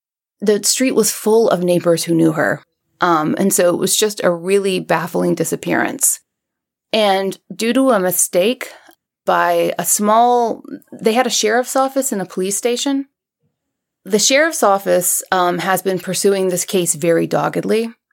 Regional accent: Columbia, South Carolina, United States; accent: South Carolina; She showed up in Columbia, South Carolina. There's my accent, sorry. In Columbia, South Carolina.

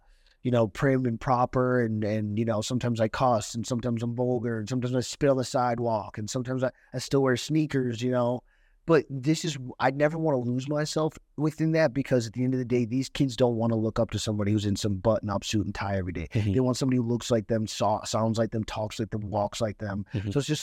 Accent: Cleveland, Ohio, United States; where are you from again? Because I'm always like, I'm from Cleveland. I let everybody know.

